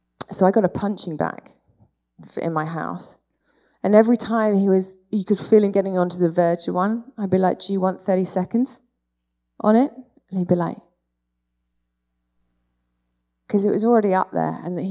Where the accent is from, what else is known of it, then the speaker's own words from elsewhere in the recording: United Kingdom; And as a British person that likes to keep everything in, I didn't know what to do with this information.